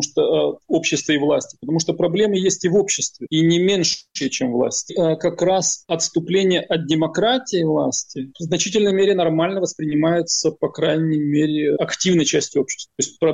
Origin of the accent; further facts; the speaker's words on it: Ukraine; Как украинец, я называю вещи своими именами.